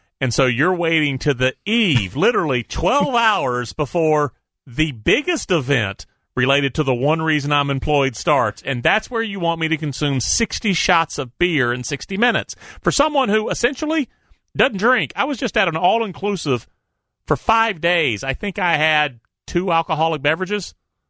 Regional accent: Atlanta, Georgia, United States; Chris, growing up in Atlanta, I think it was by like Tony Casillas' third year.

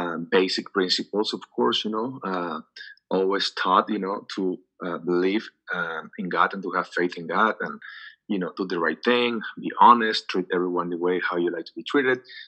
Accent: Xicoténcatl, Tamaulipas, Mexico; Then I went back to Xicoténcatl. I was raised in Xicoténcatl.

